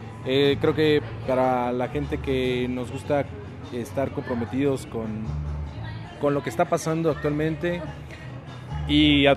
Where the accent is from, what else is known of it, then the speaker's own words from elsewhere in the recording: San Cristóbal de las Casas, Chiapas, Mexico; soy de acá, de San Cristóbal de las Casas.